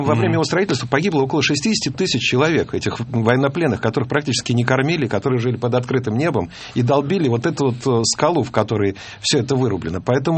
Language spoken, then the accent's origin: Russian; Russia; born there; потому что мои родители были из тех самых испанских детей, которые были эвакуированы во время гражданской войны. Я родился в Советском Союзе, жил здесь, ну, сперва до 7 лет.